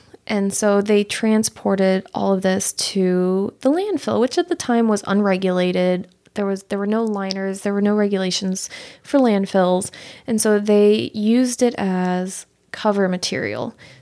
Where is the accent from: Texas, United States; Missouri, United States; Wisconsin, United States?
Missouri, United States; Maryland Heights; actually, I grew up in Maryland Heights, not too far from the landfill.